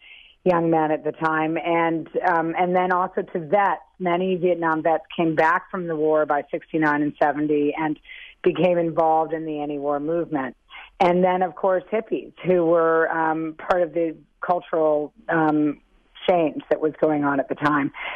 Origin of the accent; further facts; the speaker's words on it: New York City, New York, United States; because I grew up in New York City on Central Park West